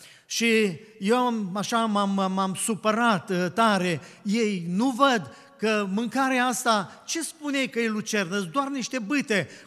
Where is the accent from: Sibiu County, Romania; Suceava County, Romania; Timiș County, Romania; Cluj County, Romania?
Suceava County, Romania; Marginea; noi suntem din Marginea, și el și eu suntem din Marginea